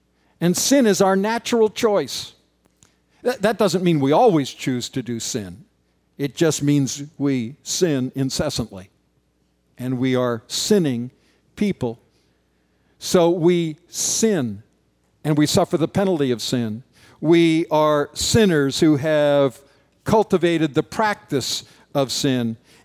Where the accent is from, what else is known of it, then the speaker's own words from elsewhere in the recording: Canada; It's interesting to me because growing up in Canada, the people who didn't join in that are called the United Empire Loyalists.